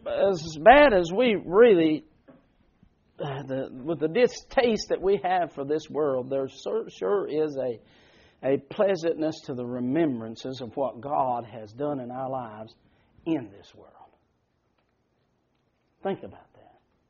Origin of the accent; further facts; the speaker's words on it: West Virginia, United States; born and raised in West Virginia